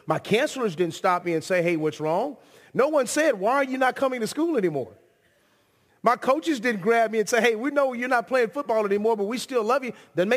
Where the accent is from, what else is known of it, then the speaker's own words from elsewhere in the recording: Grand Prairie, Texas, United States; I'm from here in Arlington. I grew up here in Arlington. I grew up in Grand Prairie, but I went to school here in Arlington, Texas.